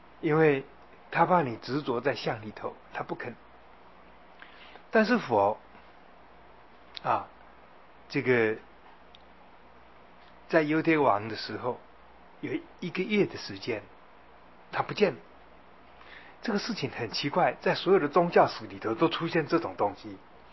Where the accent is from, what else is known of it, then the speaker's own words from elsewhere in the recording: China; 我们中国人，中国的一个文化里头讲立功、立德、立言哈